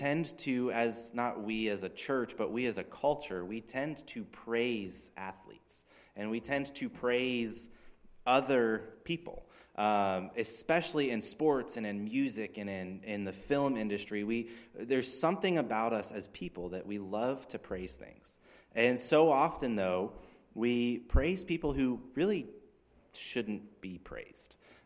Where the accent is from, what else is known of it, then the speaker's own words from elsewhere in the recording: Pennsylvania, United States; I remember I grew up as a Steelers fan growing up near Pittsburgh